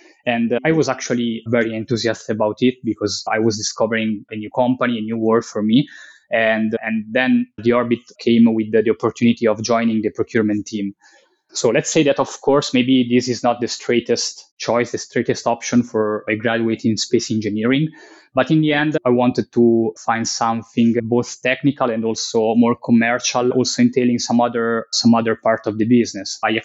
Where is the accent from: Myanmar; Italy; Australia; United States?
Italy; passion was boosted by the fact that Paolo Nespoli, an Italian astronaut that you may know, was born in my hometown.